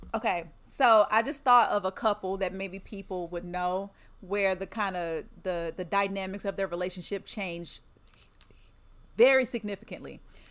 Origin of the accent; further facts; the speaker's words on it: Lexington, United States; But this girl from my hometown, Lexington, she posted, she's married, by the way, with two kids.